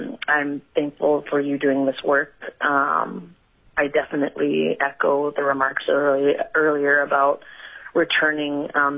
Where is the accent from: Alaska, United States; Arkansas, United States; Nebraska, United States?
Alaska, United States; Clark's Point; I'm a Yupik woman born and raised in Clark's Point in Bristol Bay, and I've been a commercial set netter for the last 22 years